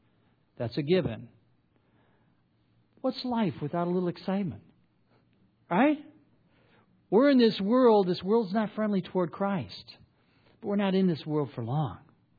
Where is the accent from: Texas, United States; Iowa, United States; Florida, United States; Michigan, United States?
Michigan, United States; I grew up in Michigan